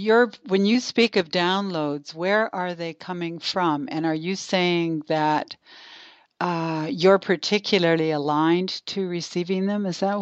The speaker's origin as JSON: {"language": "English", "country": "Canada", "said": "my home country of Canada"}